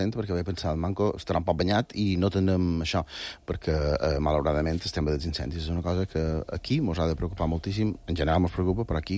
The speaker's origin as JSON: {"language": "Catalan", "region": "Balearic Islands", "country": "Spain", "said": "Som mallorquins"}